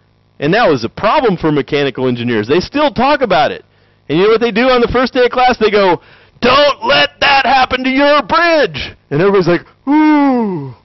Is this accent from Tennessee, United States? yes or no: yes; Tennessee, United States; I can say that because I'm from Tennessee where they invented it, right?